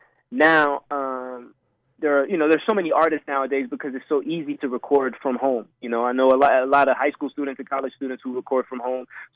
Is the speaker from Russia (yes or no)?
no; DR Congo; also born or lived in Belgium; I was born in Belgium, I was raised in the Congo